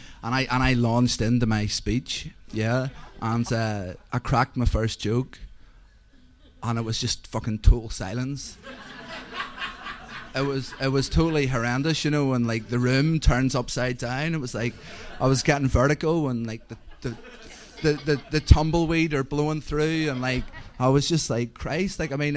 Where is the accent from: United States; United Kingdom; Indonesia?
United Kingdom; Carrickfergus, Northern Ireland; now in London, United Kingdom; as you may gather from the accent, I'm not a Londoner. I grew up in a place called Carrickfergus in Northern Ireland. It's sort of small town in the outskirts of Belfast